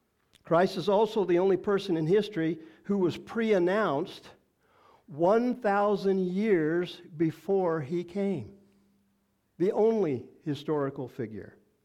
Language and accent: English; Texas, United States; I've told you before, when I was raised in Texas, I can wallow in poison ivy.